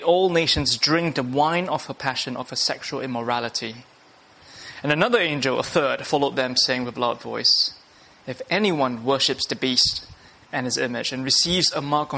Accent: Singapore; I grew up in Singapore, and let me tell you the Singaporean story.

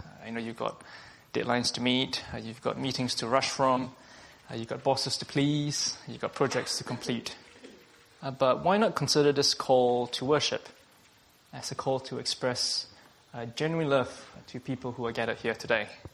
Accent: Singapore; moved away as an adult; now in London, United Kingdom; Let me tell you, I'm from Singapore myself, and when I came to London about 9 years ago now

